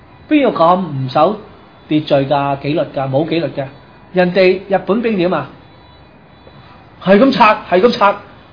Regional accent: China; 你睇日本點樣去南京大屠殺咧，殺我哋中國人咧？

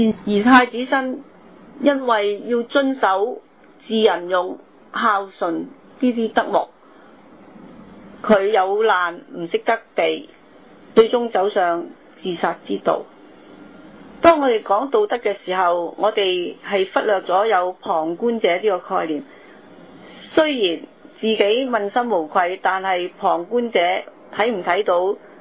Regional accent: Hong Kong; 我們香港人走緊一條路就是滅亡的道路

